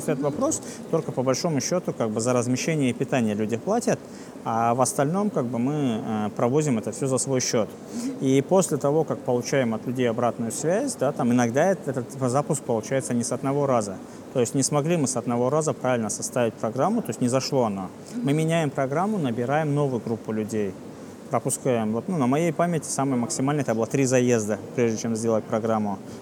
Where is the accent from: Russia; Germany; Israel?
Russia; Karachayevsk, Karachay-Cherkessia; moved away as an adult; now in Moscow, Russia; А тогда я поступил в филиал в родном городе в Карачаевске, на 3-м курсе перевелся в основной вуз в Пятигорске, а на 4-м уже поехал в Москву работать по туризму.